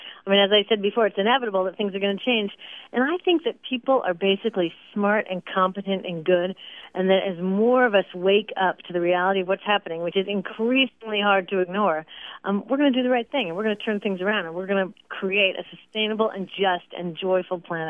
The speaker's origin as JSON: {"language": "English", "region": "Pacific Northwest", "country": "United States", "tie": "born or raised there", "said": "I grew up in the Pacific Northwest in a very environmentally oriented family and spent a lot of time in the forest of the North Cascades Mountains growing up."}